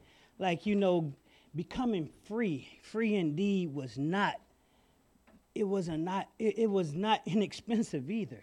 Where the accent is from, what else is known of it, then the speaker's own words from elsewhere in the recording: Detroit, Michigan, United States; I grew up in Detroit, Michigan. And I grew up in a big, big family.